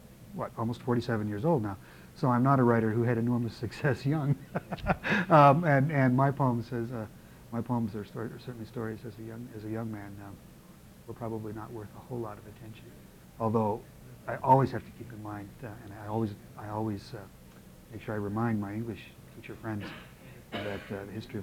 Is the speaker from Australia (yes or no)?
no; Canada; now in United States; I'm still a Canadian citizen.